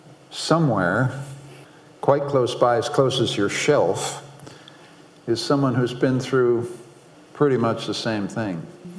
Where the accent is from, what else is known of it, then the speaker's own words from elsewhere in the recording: Canada; in a little hillside in Quebec, I'm Canadian